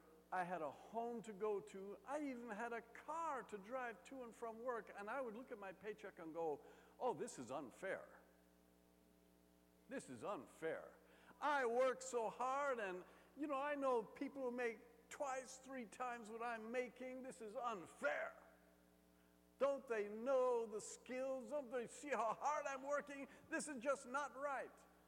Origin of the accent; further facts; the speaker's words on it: Jamaica; now in United States; I grew up in Jamaica, in the West Indies.